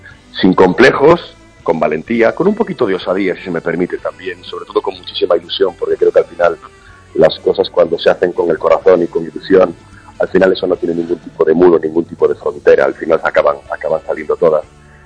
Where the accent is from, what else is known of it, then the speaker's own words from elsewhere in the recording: Galicia, Spain; no es la única cita que tendremos en Galicia, en nuestra casa, en nuestra tierra. Muchos somos de Coruña, otros de Vigo, otros de Ourense, de Santiago.